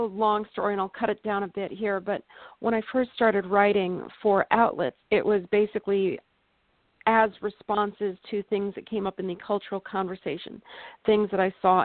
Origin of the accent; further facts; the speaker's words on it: Phoenix, Arizona, United States; So I grew up in Phoenix, Arizona, near Luke Air Force Base. I always wanted to be a pilot.